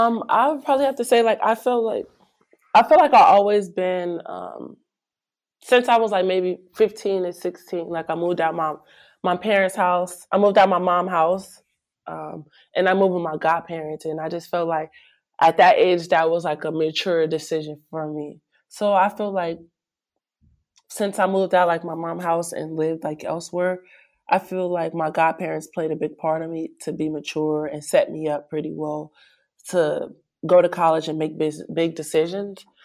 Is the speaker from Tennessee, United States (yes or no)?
no; Los Angeles, California, United States; I'm coming from South Central LA, public school, not all that great.